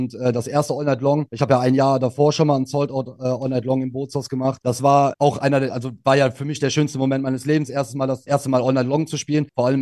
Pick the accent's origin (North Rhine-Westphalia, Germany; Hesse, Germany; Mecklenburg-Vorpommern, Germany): North Rhine-Westphalia, Germany; Cologne; In meiner Heimatstadt, ja.